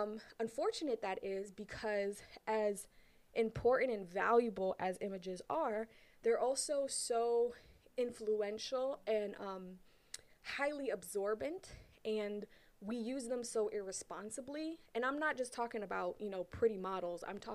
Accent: Brooklyn, New York, United States; the other half of my childhood growing up in Brownsville, Brooklyn, which is definitely what people would consider the hood

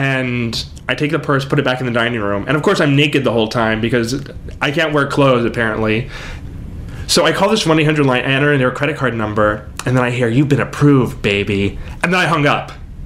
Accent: Corpus Christi, Texas, United States; I grew up in Corpus Christi, Texas. My mom and dad divorced when I was 2 years old, and my sister and I were raised by my grandmother.

